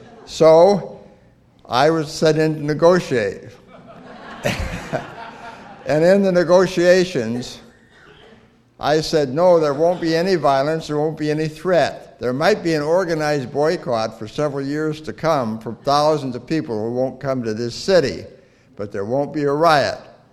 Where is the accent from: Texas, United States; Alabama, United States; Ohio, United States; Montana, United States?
Montana, United States; Anaconda; born there; I was born in Anaconda, Montana, Harlan, in 1934.